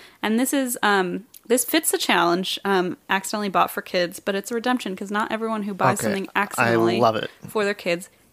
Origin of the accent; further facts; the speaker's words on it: Wichita, Kansas, United States; I know comedy. I am from Wichita, so don't even fucking quit.